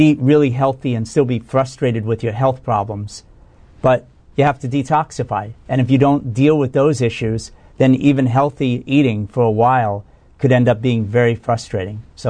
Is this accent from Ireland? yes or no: no; New York, United States; Are they trying to set me up because I'm from New York or something?